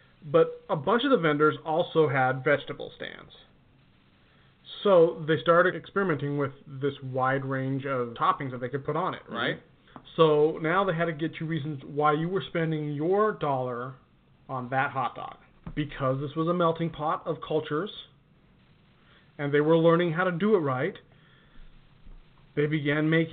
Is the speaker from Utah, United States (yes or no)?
yes; Utah, United States; Now, I will say that where I grew up in Utah, we had a thing called fry sauce.